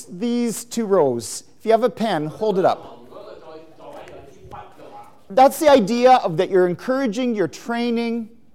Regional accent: Canada; You're in many ways maybe more effective than I am as a Canadian to reach out to some of the new immigrants.

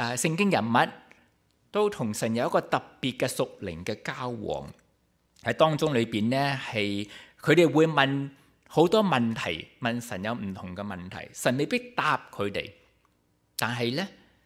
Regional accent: Taishan, Guangdong, China; also born or lived in Vancouver; now in Mississauga, Canada; 咁因为我哋台山人呢， … 咁就台山人啦。我自己呢就成长喺圣公会嘅家庭，我係第五代嘅圣公会嘅信徒，

